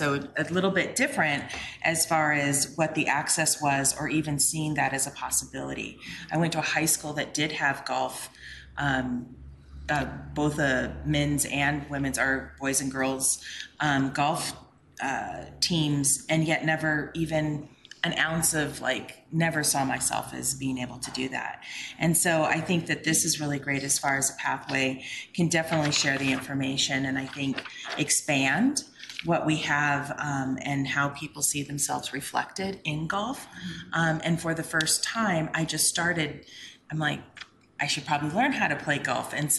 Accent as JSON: {"language": "English", "town": "Denver", "region": "Colorado", "country": "United States", "tie": "born or raised there", "said": "I'm born and raised in Southeast Denver and lived next to two great golf courses, right?"}